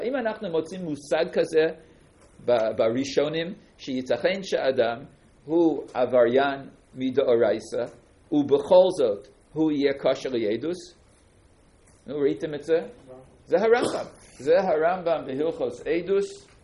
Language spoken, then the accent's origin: Hebrew; Bronx, New York, United States; כאשר אני גדלתי בברונקס